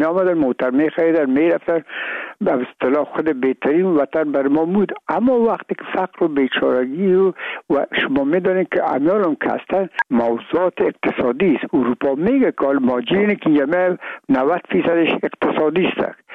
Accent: Afghanistan; میگم ما افغان هستیم،

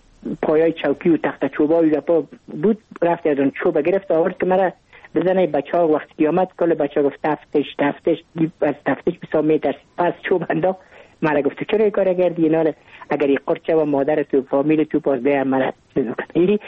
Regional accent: Kabul, Afghanistan; من متولد کابل هستم، در نای اول کابل تولد شدیم.

